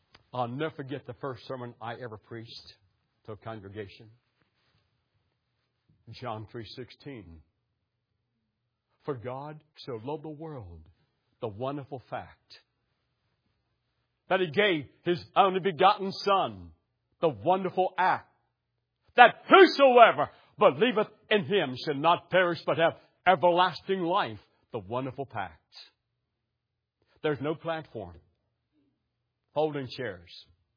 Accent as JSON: {"language": "English", "region": "West Virginia", "country": "United States", "said": "I'm from West Virginia. We said yuns guys or yuns. We never said y'all. Never heard that word in my life, y'all."}